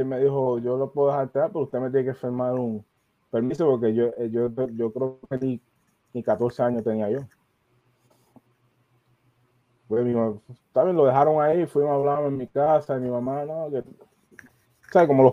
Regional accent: Dorado, Puerto Rico; also born or lived in New York; yo nací en Nueva York, pero yo me crié en Puerto Rico, específicamente en Dorado. Y yo vivía en un barrio, el barrio Marismilla de Dorado, un barrio humilde

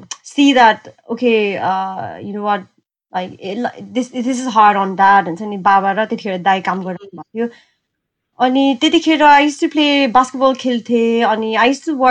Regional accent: Kathmandu, Bagmati, Nepal; I grew up in Kathmandu. Briefly went to Brunei

